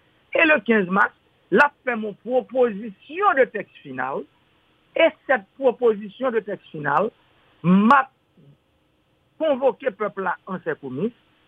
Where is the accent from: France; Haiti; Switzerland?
Haiti; Je suis un haïtien